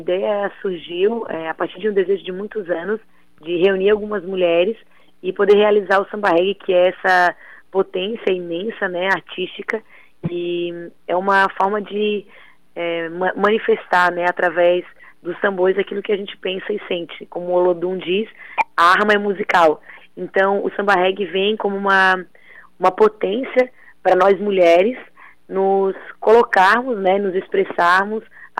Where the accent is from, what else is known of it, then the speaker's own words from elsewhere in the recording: Santa Catarina, Brazil; Não, eu sou manezinha.